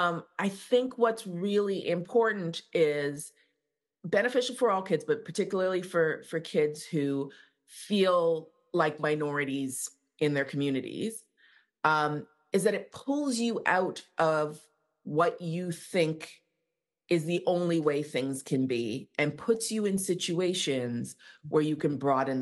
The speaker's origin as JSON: {"language": "English", "country": "Canada", "tie": "born there", "said": "Like she was like, you were born here. This is your country. We are now Canadian citizens. We need to know this country."}